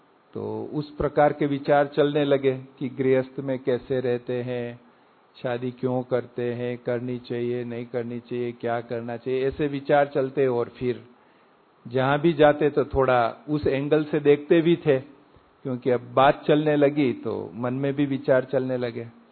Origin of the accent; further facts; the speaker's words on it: Rajasthan, India; हमारा गांव यहाँ माउंट आबू से थोड़ा दूर उदयपुर, आपने नाम सुना होगा, उदयपुर के पास में गांव है। तो वहाँ फिर दसवीं तक वहाँ पूरी पढ़ाई करके फिर उदयपुर आ गए कॉलेज करने के लिए